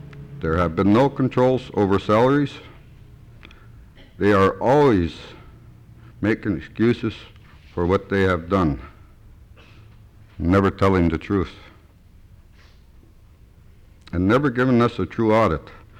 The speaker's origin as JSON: {"language": "English", "region": "Alaska", "country": "United States", "tie": "born or raised there", "said": "I was born and raised in Alaska. I'm a Sea Alaska shareholder."}